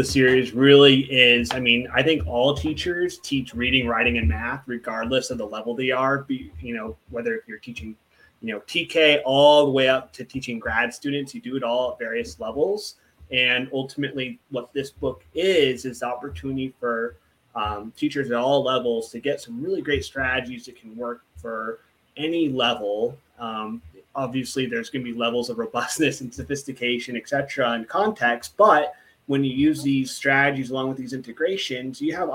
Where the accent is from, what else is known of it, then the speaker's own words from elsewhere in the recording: San Diego, California, United States; I'm from San Diego, California.